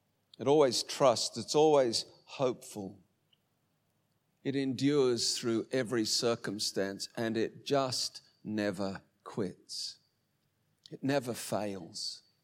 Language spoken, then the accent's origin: English; Oatley, New South Wales, Australia; when I was a kid growing up, I grew up on the south side of Sydney in New South Wales. When I grew up in Oatley, it was quite a small little community.